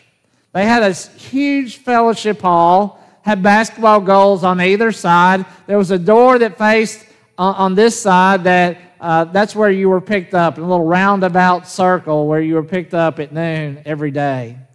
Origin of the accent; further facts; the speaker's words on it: Jackson, Tennessee, United States; There was no such thing as kindergarten when I was growing up in Jackson, Tennessee.